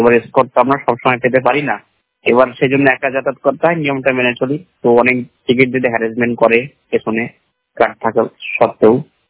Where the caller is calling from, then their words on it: West Bengal, India; আমি পশ্চিমবঙ্গের মুর্শিদাবাদ জেলা থেকে বলছি।